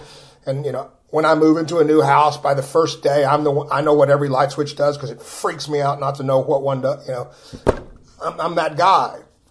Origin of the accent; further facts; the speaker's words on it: Austin, Texas, United States; I'm actually from Austin. There's like 10 of us that are actually born here. I'm one of them.